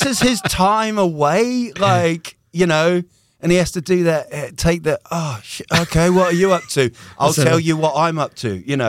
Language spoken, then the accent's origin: English; New Zealand; accent: Northern English; also born or lived in England; But I grew up in New Zealand, born in England, but I remember when I went to school in New Zealand, I had this kind of Northern English, you know, kind of, you're all right